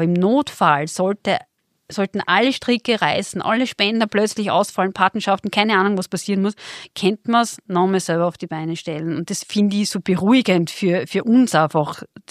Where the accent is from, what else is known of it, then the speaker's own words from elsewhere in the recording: Vienna, Austria; ich als Wiener